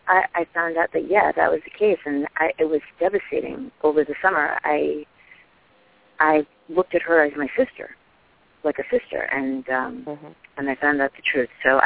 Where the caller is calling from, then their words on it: New York, United States; I'm calling from New York.